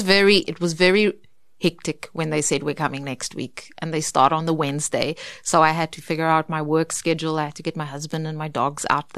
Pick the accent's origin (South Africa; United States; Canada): South Africa; Karoo; I really think that growing up in the Karoo with those mountains and that vast landscape